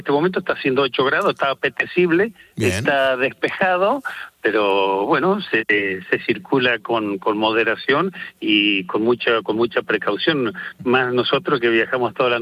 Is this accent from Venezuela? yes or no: no; Argentina; cuando yo me recibí en el año 82, yo soy de Argentina. Entonces, en aquel entonces, en el año 82, cuando yo tenía 22 años, me recibí de enólogo